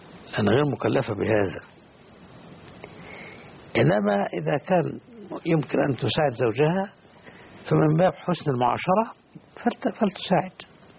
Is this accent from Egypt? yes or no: no; Qatar; عندنا في قطر كل الشركات التي تتعامل بالربا مكتوبة